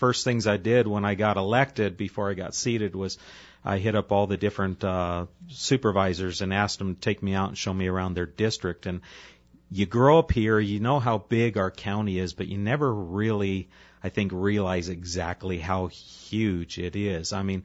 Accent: Arizona, United States; That's one thing I like best about growing up in the Verde Valley was our rural nature and the entire county, even Prescott and Prescott Valley, you know, the two larger population centers, you still feel very rural even when you're in downtown Prescott.

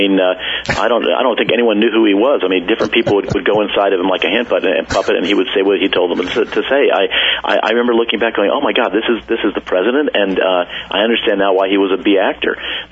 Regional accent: New Mexico, United States; I'm from New Mexico, you're in Arizona, there's a very large Native American population.

